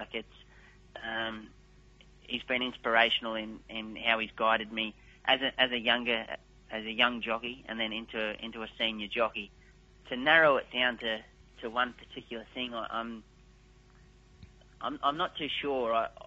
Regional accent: Point Clare, New South Wales, Australia; I grew up on the Central Coast of New South Wales at a suburb called Point Clair with my three sisters.

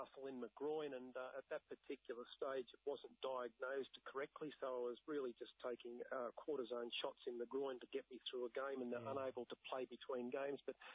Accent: Dunedoo, New South Wales, Australia; I came from Dunedoo at 79 kilos

